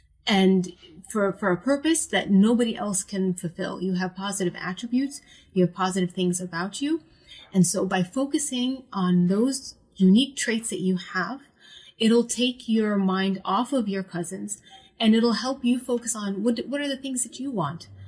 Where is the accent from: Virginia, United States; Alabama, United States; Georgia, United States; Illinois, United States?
Virginia, United States; Falls Church; now in Baltimore, United States; But I would say my hometown is my favorite thing. Falls Church, Virginia. They have great food. They have amazing shopping, and the people, like the Muslim community there, is so amazing.